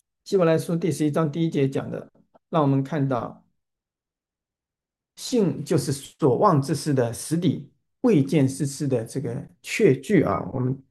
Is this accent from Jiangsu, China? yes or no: no; Hangzhou, Zhejiang, China; born there; also born or lived in Guangdong / Wenzhou; 我自己是出生在浙江的杭州啊，或者更进一步可以讲杭州萧山，就现在。杭州萧山国际机场的那个附近